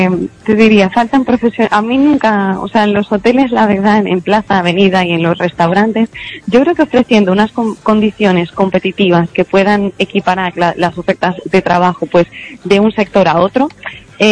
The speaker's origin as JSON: {"language": "Spanish", "region": "Canary Islands", "country": "Spain", "moved": "as an adult", "said": "como empecé con a los 23 años, me vine de Canarias, de trabajo que tenía para aquí"}